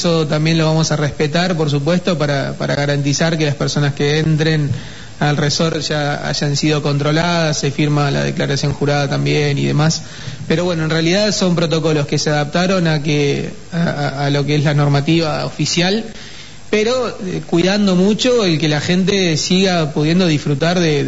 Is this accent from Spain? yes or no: no; Argentina; Yo soy argentino, sí.